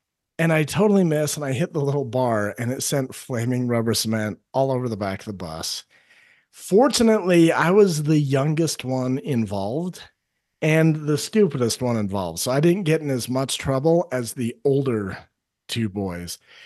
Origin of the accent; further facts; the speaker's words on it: United States; I'm not an English soccer player or actor. … from the US.